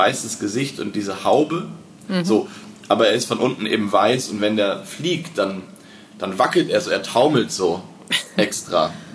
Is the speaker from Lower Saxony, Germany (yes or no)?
yes; Lower Saxony, Germany; ich komme ja aus Niedersachsen und wir hatten tatsächlich, ich erinnere mich in meiner Kindheit, dass auf den Wiesen Kiebitze waren